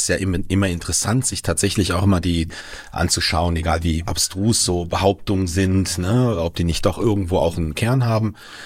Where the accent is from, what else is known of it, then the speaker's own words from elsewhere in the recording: Gelnhausen, Hesse, Germany; Bin aber nicht aus Frankfurt angereist, sondern noch ein Stündchen weiter aus dem Osten komme ich, aus Gelnhausen am Spessart-Rand.